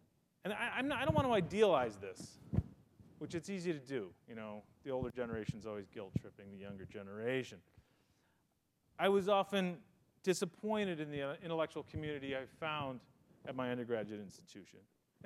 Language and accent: English; Midwest, United States; I'm from the Midwest. My dad was a janitor at my high school. My mom taught art.